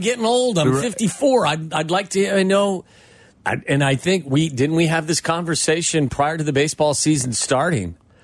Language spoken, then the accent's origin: English; Cincinnati, Ohio, United States; when I was growing up in Cincinnati, I watched a ton of basketball on Channel 9.